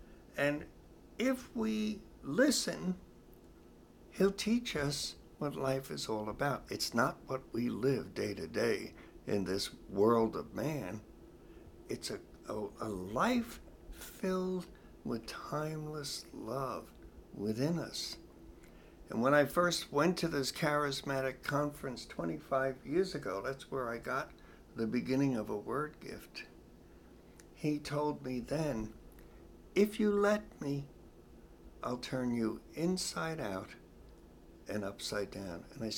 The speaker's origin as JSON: {"language": "English", "town": "Long Island", "region": "New York", "country": "United States", "said": "I said, Father, I'm from Long Island, the Diocese of Rockville Center."}